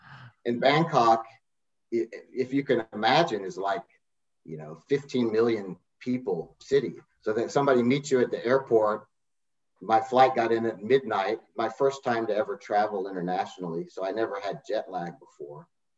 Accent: Birmingham, Alabama, United States; also born or lived in Atlanta, United States; I was born in Atlanta, then we moved right back to Alabama. So I grew up in Birmingham, Alabama

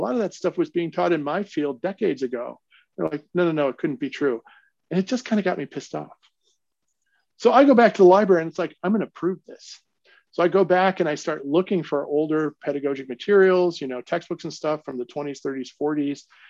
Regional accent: Cleveland, Ohio, United States; now in Milwaukee, United States; I love the Midwest, and you know, I'm from Cleveland, Ohio

